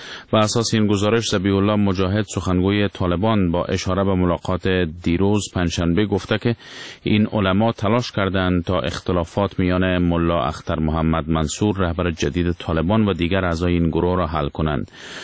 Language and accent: Persian; Afghanistan; ما افغان هستیم در نزد مردم دنیا